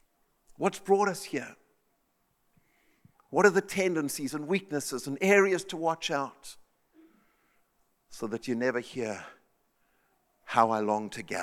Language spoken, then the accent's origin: English; South Africa; Carol and I grew up in South Africa.